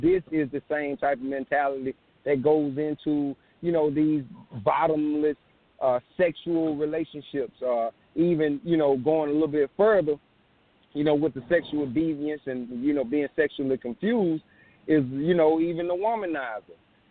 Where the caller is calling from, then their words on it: South Carolina, United States; I'm calling from South Carolina.